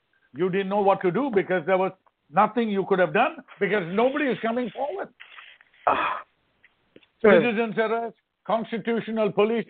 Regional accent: Missouri, United States; I'm from Missouri. Show me. Show me.

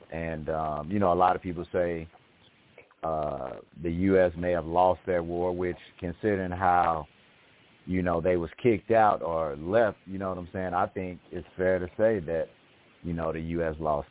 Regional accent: United States; Like when I say America, even though I am an American, I live in this country and whatnot, pay taxes and all that.

